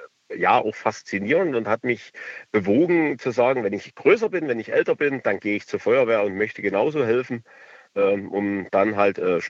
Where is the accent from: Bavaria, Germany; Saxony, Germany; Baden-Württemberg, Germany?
Saxony, Germany; Ich bin 1981 geboren im Osten. Also ich komme aus der Oberlausitz in der Nähe von Zittau.